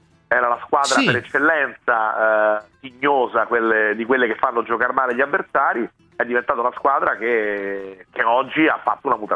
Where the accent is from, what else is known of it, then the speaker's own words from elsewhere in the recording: Southern Italy, Italy; Perché sa che io sono terrone, uomo del sud.